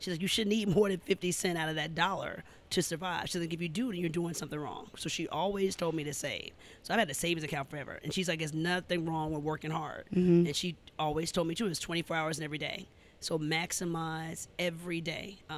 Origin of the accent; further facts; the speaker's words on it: San Diego, California, United States; also born or lived in Alabama; And so we grew up there, spent like my first 10 years there before they divorced.